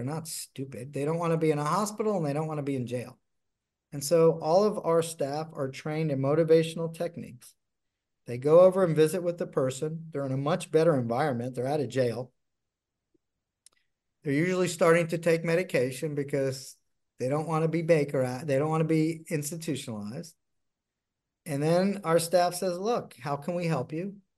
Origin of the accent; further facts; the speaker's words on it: Florida, United States; Look, I am just lucky I am from Miami-Dade.